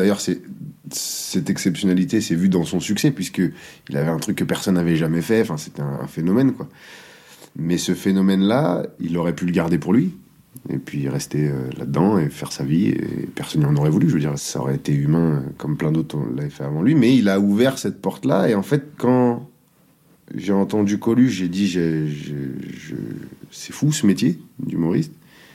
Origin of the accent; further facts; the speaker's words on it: Grenoble, Auvergne-Rhône-Alpes, France; Moi, je suis de Grenoble, donc je suis un provincial, comme ils disent.